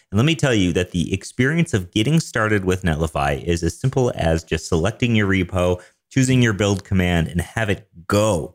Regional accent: Denver, Colorado, United States; I'm a developer from Denver, Colorado

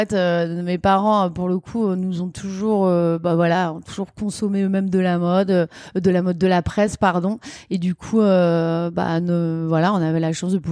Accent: Lille, Hauts-de-France, France; je suis issue d'une famille de 5 enfants. J'ai grandi donc à Lille, dans le nord de la France. J'ai grandi avec 3 frères autour de moi

